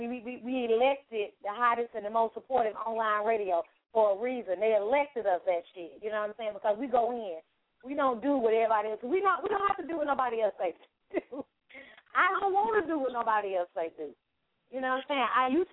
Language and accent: English; North Carolina, United States; And by the way, you know, I'm from North Carolina, so, you know, North Carolina is definitely listening.